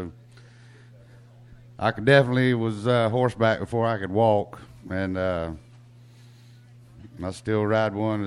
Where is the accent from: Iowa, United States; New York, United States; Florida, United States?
Florida, United States; Okeechobee; I was born and raised in Okeechobee, Bassinger, which is in Okeechobee County.